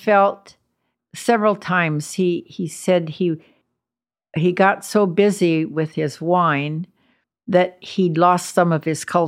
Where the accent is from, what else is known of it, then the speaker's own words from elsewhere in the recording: United States; And me, I'm American, so didn't travel that way.